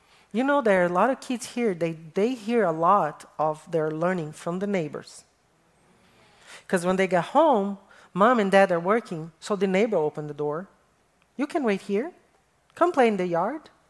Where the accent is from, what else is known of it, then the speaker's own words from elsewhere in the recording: Brazil; English is a second language; When I was growing up in Brazil, rules and expectations were completely different than now.